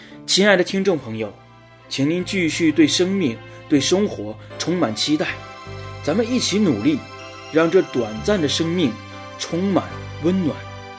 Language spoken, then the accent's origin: Chinese; China; 这就像我们中国人所说的置之死地而后生